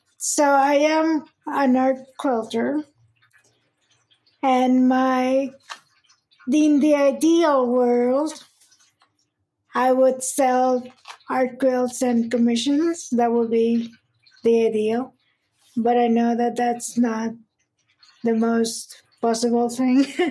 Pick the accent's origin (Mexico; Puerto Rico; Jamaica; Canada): Puerto Rico; now in United States; I am from Puerto Rico. I've been living in Maryland for about 15 years now.